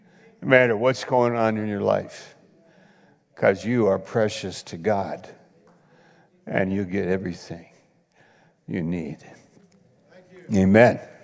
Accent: New York, United States; I'm from New York, but I'm up in some little town, you know, trailer park up in Maine.

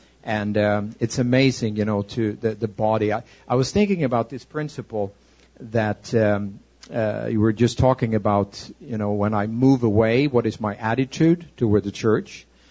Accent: Stockholm, Stockholm County, Sweden; English is a second language; from Stockholm, Sweden.

